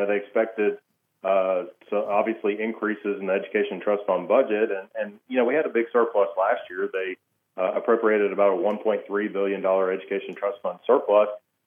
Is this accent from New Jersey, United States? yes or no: no; Montgomery, Alabama, United States; And you know, I'm from Montgomery originally.